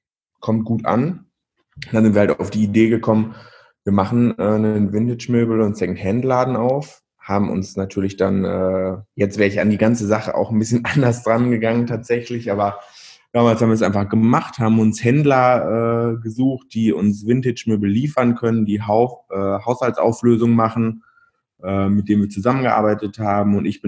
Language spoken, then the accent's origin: German; Verl, North Rhine-Westphalia, Germany; now in Bielefeld, Germany; Eigentlich komme ich aus Ferl und dann habe ich, weiß ich nicht, früh oder eigentlich aus Kaunitz, das ist noch ein bisschen kleiner, habe ich früh gemerkt, dass mir das alles so ein bisschen zu eng wird, dieses ländliche Leben.